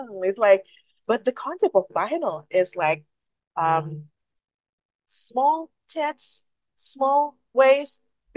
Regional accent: West Java, Indonesia; I am Sundanese. I am from Sunda region. It's like West Java, and I do speak Sunda. Sundanese language

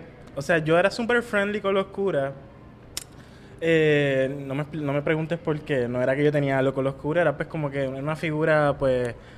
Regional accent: Ciales, Puerto Rico; Yo soy de Ciales, by the way.

